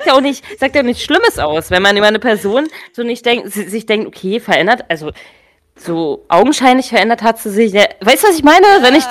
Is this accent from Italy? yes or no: no; Brandenburg, Germany; Ja, ich bin in Brandenburg aufgewachsen.